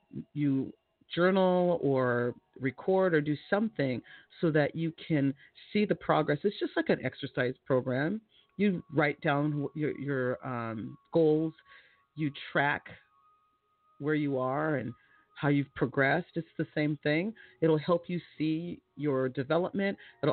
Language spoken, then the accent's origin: English; California, United States; I'm from California, and we're always scared of Chicago because it feels like it's